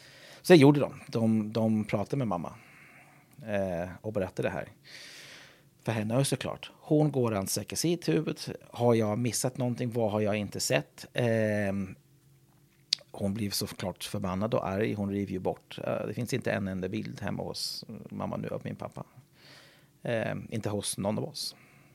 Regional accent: Ireland; jag bor ju inte hemma på Irland.

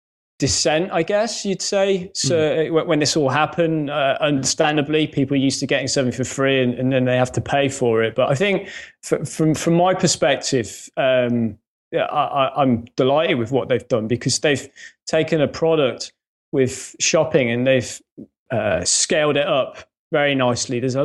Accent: Coventry, West Midlands, United Kingdom; now in Northampton, United Kingdom; Well, no, I grew up in Coventry.

